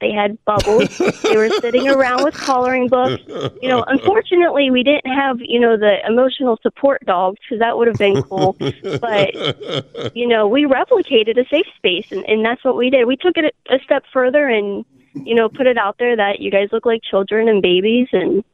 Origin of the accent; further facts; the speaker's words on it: Kent, Ohio, United States; I'm from around Kent in Ohio.